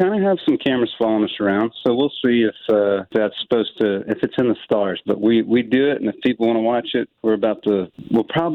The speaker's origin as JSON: {"language": "English", "region": "Texas", "country": "United States", "tie": "born or raised there", "said": "We, growing up in Central Texas, you could buy a little house for really cheap"}